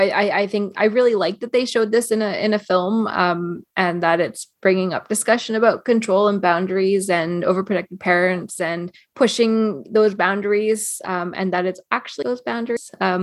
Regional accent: Canada; also born or lived in United States; it was weird being a Canadian in the late 90s and early 2000s. And I say that as somebody who lived in the United States for a few years at the end of the 90s.

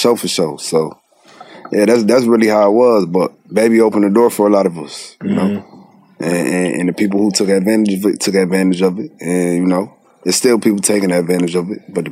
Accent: Syracuse, New York, United States; now in Raleigh, United States; I'm from Syracuse, New York. Stay in Raleigh, North Carolina, though.

